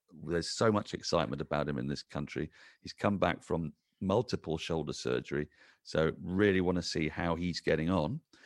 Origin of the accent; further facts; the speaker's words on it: England, United Kingdom; because I'm pessimistically English.